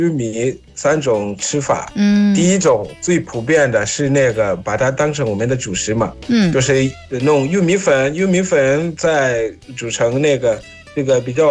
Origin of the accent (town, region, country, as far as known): Zimbabwe